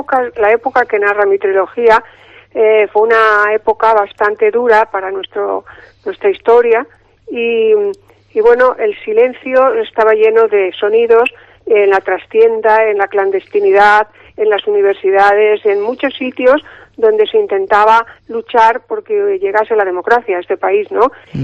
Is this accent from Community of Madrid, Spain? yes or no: no; Mingorría, Castile and León, Spain; born there; now in Cantabria, Spain; el 10 estaré en Mingorría, que es mi pueblo donde yo nací, aunque yo soy más cántabra que nada, que llevo 47 años aquí